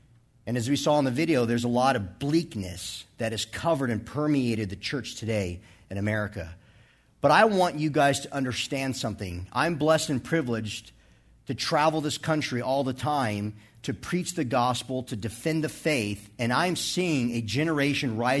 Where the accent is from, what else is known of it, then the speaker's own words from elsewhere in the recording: West Coast, United States; now in Bible Belt, United States; mean, I'm in the Bible Belt. So everybody goes around saying, I'm a Christian. Well, I came from here. I came from the West Coast out there.